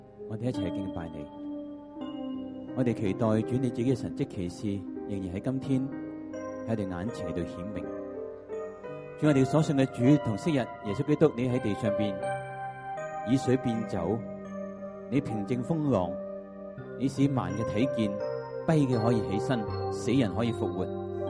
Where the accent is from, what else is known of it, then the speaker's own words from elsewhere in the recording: Hong Kong; now in Canada; 我不是温哥华人来的，就是 我是香港人。虽然我是香港人，但是我也都是在加拿大一段很长的时间，对我来说可能是一个老华侨来的，就是 我是1974年已经移民了加拿大